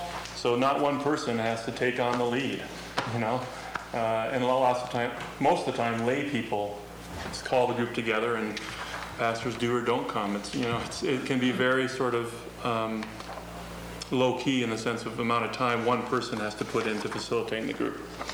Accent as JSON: {"language": "English", "region": "Minnesota", "country": "United States", "said": "And I had never been addicted, and I was from Minnesota and white and young. I was 22"}